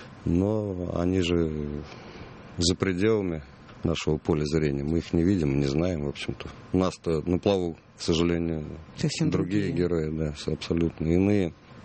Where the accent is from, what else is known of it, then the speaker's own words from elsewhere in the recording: Kazan, Tatarstan, Russia; now in Moscow, Russia; я вырос в Казани, в Москву я переехал лет 15 тому назад.